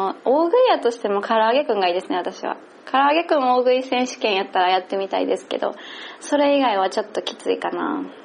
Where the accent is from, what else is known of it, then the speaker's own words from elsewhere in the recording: Kansai, Japan; 私もまあ関西人やから何々やんとかは言うんですけど、